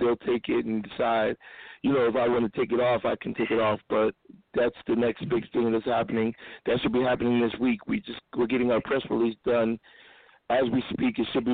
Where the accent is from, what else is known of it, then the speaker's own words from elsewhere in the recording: East Coast, United States; moved away as an adult; now in California, United States; I grew up on the East Coast. I did move out to California in '92 after college.